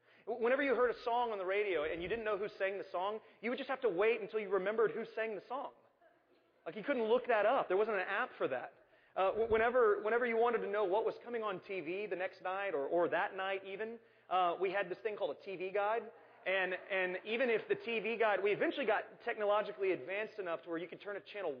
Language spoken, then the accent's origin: English; Arlington, Texas, United States; And growing up in Arlington, Texas, let me just tell you about how things have changed